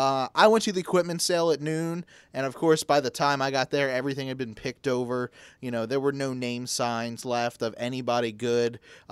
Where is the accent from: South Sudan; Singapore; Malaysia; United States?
United States; Baltimore, Maryland; You know, I told him I was from Baltimore